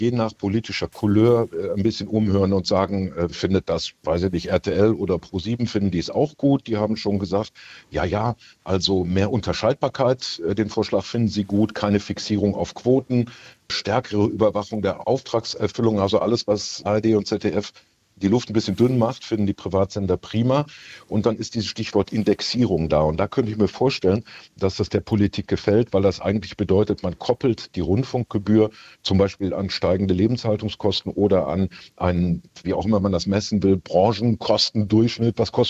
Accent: North Rhine-Westphalia, Germany; ich komme aus dem Ruhrgebiet

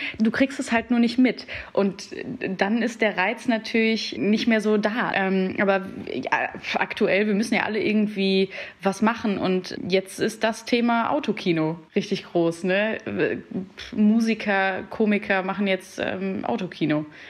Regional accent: Heinsberg, North Rhine-Westphalia, Germany; born there; Man muss dazu sagen, ich komme auch gebürtig aus Heinsberg.

